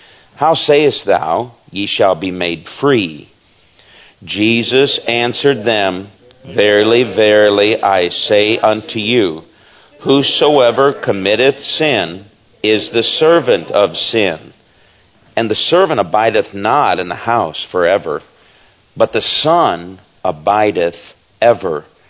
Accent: United States; I am an American, What I mean is I'm free.

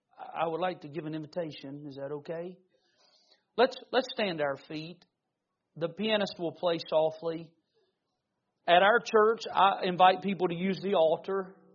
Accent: Siloam, North Carolina, United States; also born or lived in North Wilkesboro / Mount Airy; I was born in North Wilkesboro. We moved to Mount Airy. Some of you've heard of Mount Airy, where Andy Griffith and all that. We lived there, but there was about 30 minutes away from Mount Airy. There was a little town called Siloam, North Carolina.

